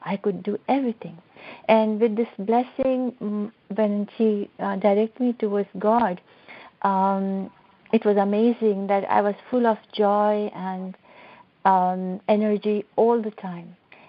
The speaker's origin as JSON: {"language": "English", "town": "Ajmer", "region": "Rajasthan", "country": "India", "tie": "born or raised there", "said": "I was born in Ajmer, Rajasthan, and my family has immigrated from Pakistan as refugees to Ajmer. And I was born in Free India in Ajmer."}